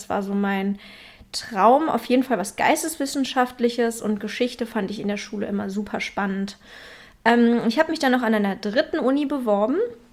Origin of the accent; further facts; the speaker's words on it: Berlin, Germany; in meiner Heimatstadt Berlin